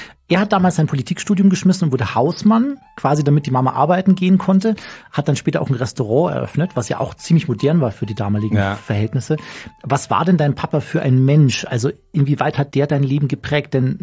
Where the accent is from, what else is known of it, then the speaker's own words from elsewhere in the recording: Bavaria, Germany; Ich komme auch vom Land, aus dem Chiemgau